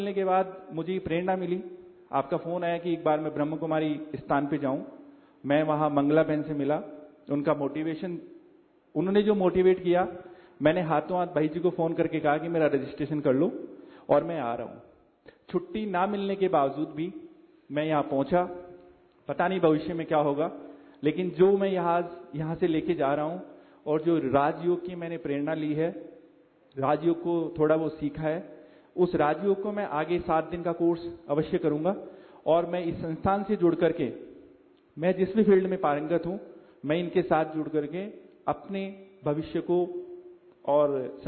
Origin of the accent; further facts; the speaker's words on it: Jaipur, Rajasthan, India; मैं जयपुर का रहने वाला हूं